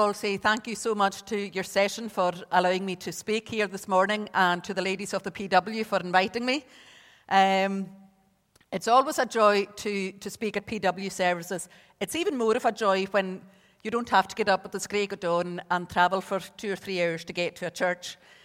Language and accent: English; Isle of Lewis, Scotland, United Kingdom; English is a second language; now in Ballymena, United Kingdom; even though I have been over here for 25 years, I'm still very much Scottish, very much from the Isle of Lewis, and I'll always be a blowin.